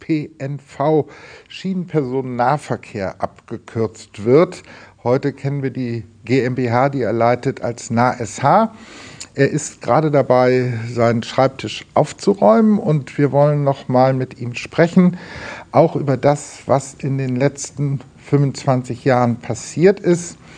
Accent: Schleswig-Holstein, Germany; was ist denn für mich als Schleswig-Holsteiner in dieser Zeit besser geworden?

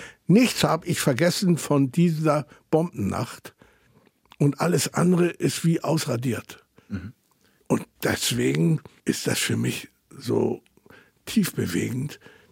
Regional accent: Hammerbrook, Hamburg, Germany; Bei uns wurde platt gesprochen, also komme ich nicht aus Hamburg, sondern aus Hammerbrook.

